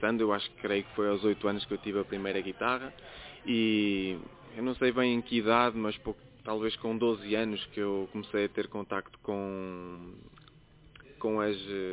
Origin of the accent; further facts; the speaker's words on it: Aveiro, Centro, Portugal; also born or lived in Ílhavo; eu sou daqui de Aveiro, nasci em Aveiro, vivi muitos anos em Ilha, e agora estou aqui depois de casar, vim para Aveiro e estou aqui a morar bem no centro, ao pé do Glicínias.